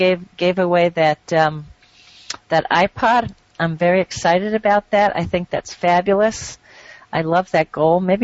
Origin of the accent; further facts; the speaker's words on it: United States; Thank God I'm an American. That's all I can say. I'm very proud to be an American as messed up as we have.